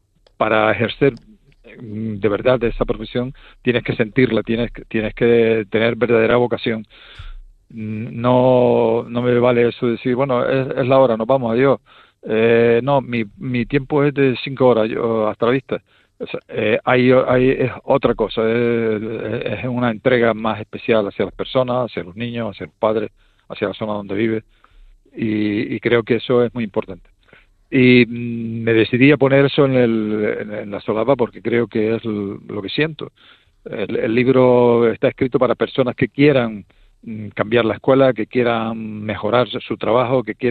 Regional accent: Morro Jable, Canary Islands, Spain; yo tenía cierto reparo en mi pueblo, existían dos o tres niños con síndrome de Down o con problemas físicos y de otro tipo, ¿no?

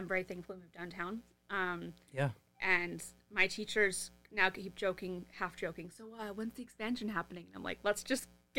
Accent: Vancouver, British Columbia, Canada; but like, I grew up in Vancouver, so I was like, yeah.

